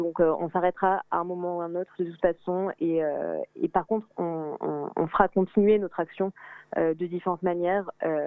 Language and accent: French; Lyon, Auvergne-Rhône-Alpes, France; j'ai 24 ans, je viens de Lyon.